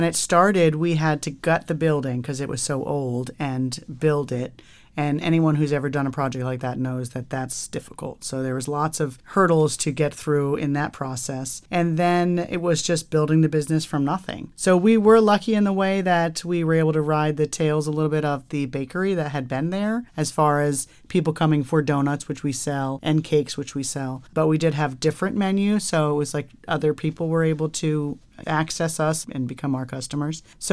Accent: New Jersey, United States; So I grew up in New Jersey, but I traveled a lot in my life. So I lived a lot of different places, but I'm mostly from New Jersey.

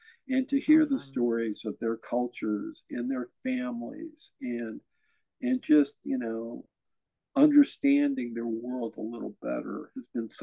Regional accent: Cleveland, Ohio, United States; I grew up in Cleveland, Ohio, so we had the Cleveland Indians baseball team

